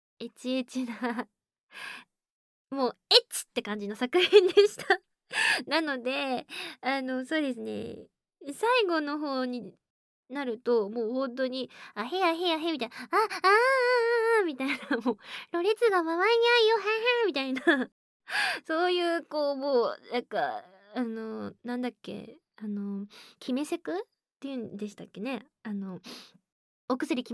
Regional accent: Fukuoka, Japan; accent: Hakata dialect; で、出身は、福岡県です。福岡県といっても、まあそんなこうめちゃくちゃ田舎の方ではないので、まあでも一応福岡県に住んでおりました、長く住んでおりましたので

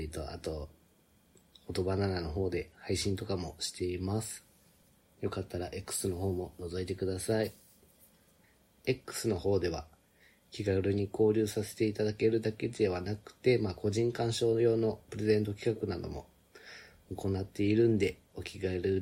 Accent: Osaka, Japan; accent: Kansai; 大阪生まれ大阪育ちでバリバリの関西人の … 。今は敬語なので、標準語に近い感じかなと思うんですけども、まあ、タメ口になるとバリバリ関西弁になるんで

